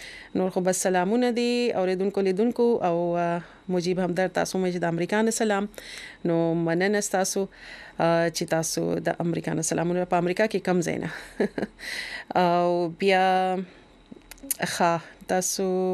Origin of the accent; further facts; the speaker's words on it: Khyber Pakhtunkhwa, Pakistan; د وزیرستان زه د وزیرستان یم